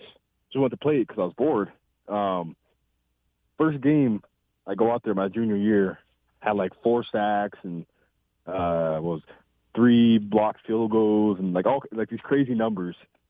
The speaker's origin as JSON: {"language": "English", "town": "Pine Ridge", "region": "South Dakota", "country": "United States", "tie": "born or raised there", "said": "But for me, I love growing up in Pine Ridge. You know, it's my home. It's always going to be my home."}